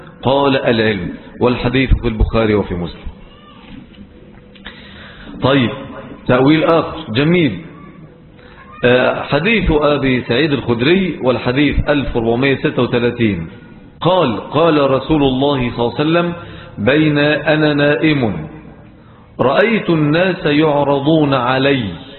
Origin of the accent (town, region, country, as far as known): Egypt